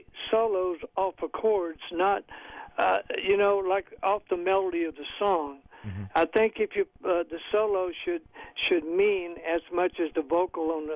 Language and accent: English; Shreveport, Louisiana, United States; When I was 14, I was playing on Louisiana A-Rod in my hometown, Shreveport, Louisiana